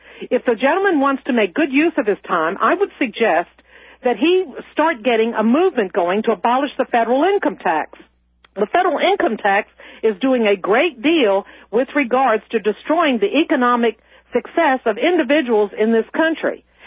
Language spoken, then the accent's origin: English; United States; born there; I'm an American-born citizen